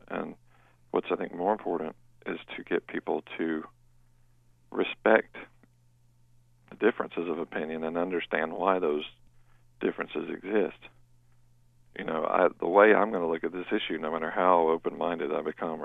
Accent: Alabama, United States; I grew up in Alabama, in a small town in central Alabama

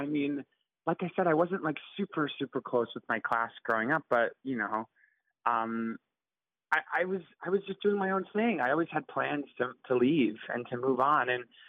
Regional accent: Georgia, United States; moved away; And I wouldn't change anything about growing up in the South, but I always knew that I would not stay there, and I wouldn't.

